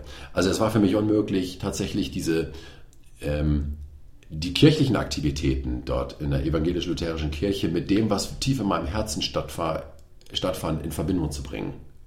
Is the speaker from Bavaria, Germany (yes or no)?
no; Delmenhorst, Lower Saxony, Germany; Ich bin in Delmhorst aufgewachsen, in Bremen geboren.